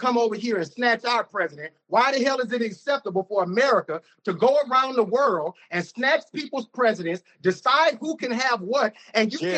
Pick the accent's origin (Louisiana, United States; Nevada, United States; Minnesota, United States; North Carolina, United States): Louisiana, United States; Baton Rouge; I was born and raised in North Baton Rouge in the Glen Oaks area.